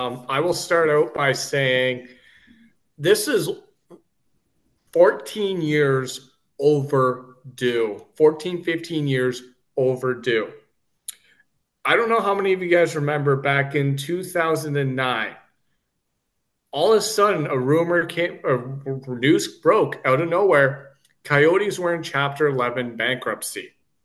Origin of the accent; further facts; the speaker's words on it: Canada; as a Canadian, I will certainly say